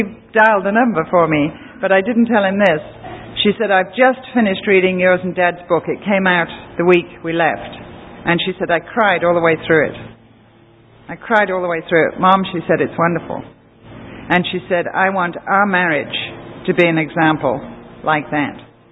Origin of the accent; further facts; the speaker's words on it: England, United Kingdom; I'm an English lady and the Englishman's home is his castle in a way that doesn't pertain anywhere else in the world.